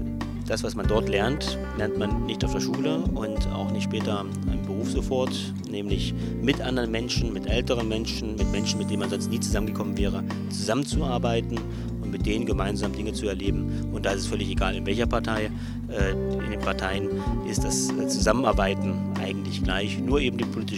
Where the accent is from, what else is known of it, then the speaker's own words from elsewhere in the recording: Thuringia, Germany; ich komme aus dem Freistaat Thüringen.